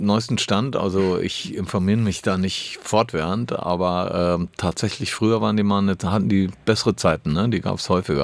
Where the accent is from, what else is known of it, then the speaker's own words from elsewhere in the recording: Düsseldorf, North Rhine-Westphalia, Germany; Aber was deutsche Städte angeht, war mir immer klar, dass Düsseldorf meine Heimat ist.